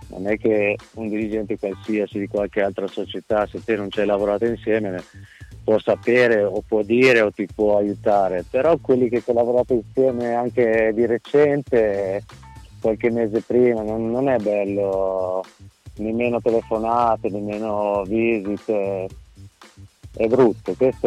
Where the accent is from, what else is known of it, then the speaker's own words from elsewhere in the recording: Tuscany, Italy; siccome sono toscano anch'io come voi, magari sono più verso la Liguria, però sono toscano anch'io